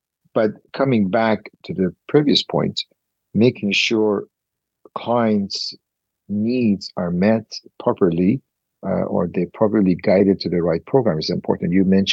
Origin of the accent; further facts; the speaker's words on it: Canada; But I, as a Canadian who doesn't have a Schengen residency, well, I couldn't travel.